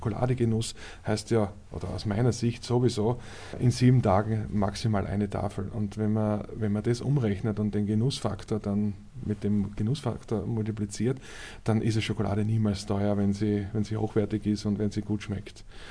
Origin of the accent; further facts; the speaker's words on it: Austria; die heißt ja bei uns in Österreich Grammelnussen